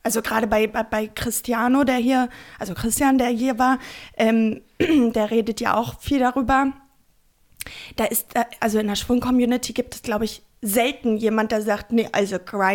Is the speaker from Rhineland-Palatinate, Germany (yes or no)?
no; Lower Saxony, Germany; da war ich dann in meiner Heimat zu Besuch und dachte, ich gehe da mal online. Ich check hier mal so ein bisschen die Lage, die Dörfer aus. Und dann war wirklich so in 50 Kilometern bei Hannover.